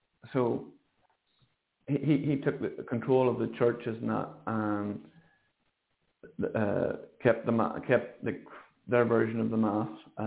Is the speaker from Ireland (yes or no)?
yes; Ireland; So we've got proud history as Irish people, you know, of maintaining the faith